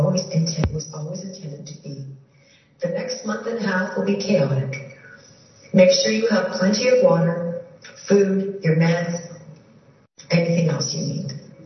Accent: Canada; I just want to say I'm Canadian

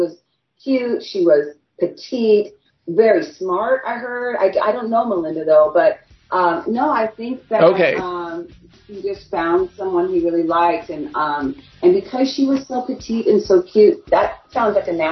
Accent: Gig Harbor, Washington, United States; I'm from Gig Harbor.

